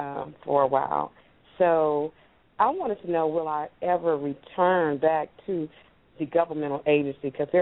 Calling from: Pensacola, Florida, United States; I'm calling from Pensacola, Florida.

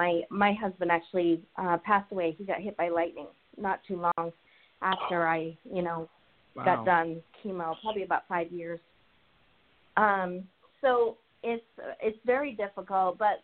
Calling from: Seattle, Washington, United States; also born or lived in Colorado; I'm calling from Seattle, Washington.

